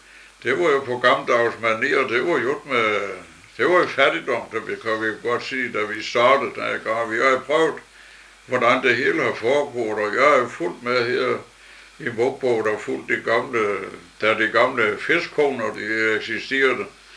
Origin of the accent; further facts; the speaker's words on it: Odense, Region of Southern Denmark, Denmark; born there; og jeg er født i Odense. Og i 1910, eller 37. Og født i Fru Kirk, og jeg har boet i Vindegade.